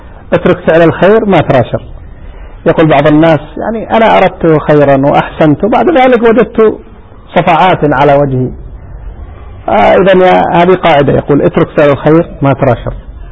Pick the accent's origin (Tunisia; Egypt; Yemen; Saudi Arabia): Yemen; وعندنا في اليمن يقولون